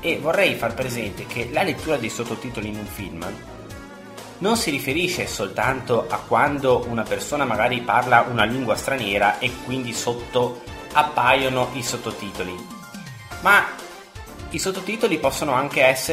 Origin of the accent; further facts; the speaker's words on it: Veneto, Italy; per me che sono veneto